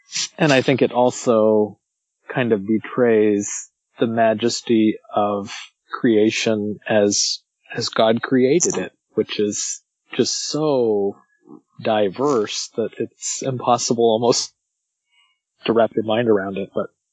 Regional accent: Canada; now in United States; sitting here as a Canadian foreigner observing another USA election cycle

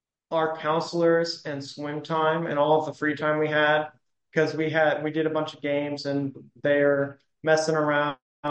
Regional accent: Michigan, United States; born there; also born or lived in Pensacola; now in Crawfordville, United States; Live in Crawfordville, Florida. I was born in Michigan. Then I moved to Pensacola.

